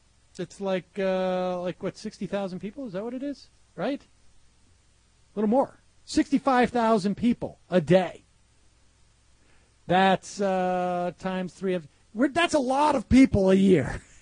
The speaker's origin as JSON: {"language": "English", "region": "Massachusetts", "country": "United States", "said": "I'm from Massachusetts. We say RapeScan."}